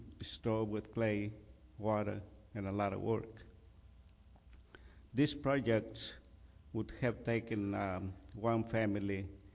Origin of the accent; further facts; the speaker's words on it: Mexico; when I was young, long time ago, growing up in Mexico, our family and others in our community would come together to help with big projects that needed to be done.